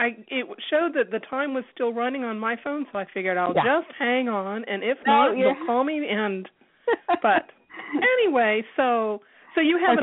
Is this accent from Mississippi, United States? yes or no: yes; Biloxi, Mississippi, United States; born there; also born or lived in Illinois / Lincoln, Nebraska / Spokane, Washington / Japan; Because I was born in Biloxi, but I had lived in Illinois, and I'd lived in Lincoln, Nebraska, and then I had lived in Spokane, Washington before we ever went to Japan.